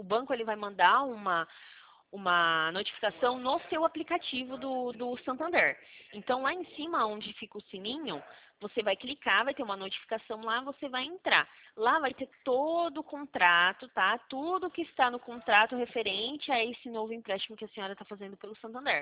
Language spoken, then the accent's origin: Portuguese; Sumaré, São Paulo, Brazil; Não, não, eu sou do estado de São Paulo, sou do estado de São Paulo, sim, porém eu sou de Sumaré, interior de São Paulo.